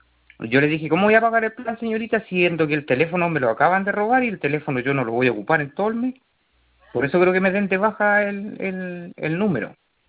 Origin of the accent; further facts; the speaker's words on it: Linares, Maule, Chile; Ya, yo soy de acá de Linares.